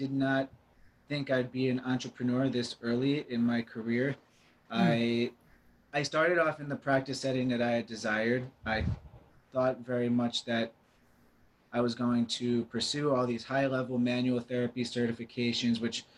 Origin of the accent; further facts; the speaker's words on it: New Jersey, United States; I'm from New Jersey, like the whole Shore Conference, if you will.